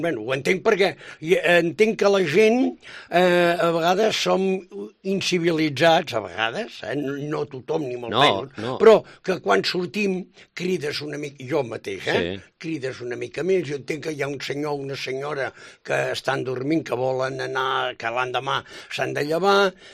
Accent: Girona, Catalonia, Spain; quan jo era jove a Girona podia haver 5 o 6 o 7 o 8 discoteques

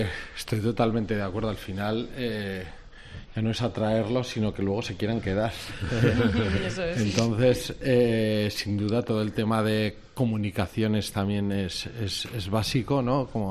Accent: Navarre, Spain; Yo siempre he dicho que los navarros somos muy navarros

